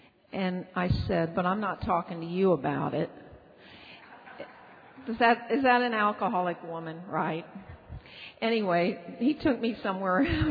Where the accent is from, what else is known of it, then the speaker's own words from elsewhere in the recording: Cincinnati, Ohio, United States; I grew up in Cincinnati, Ohio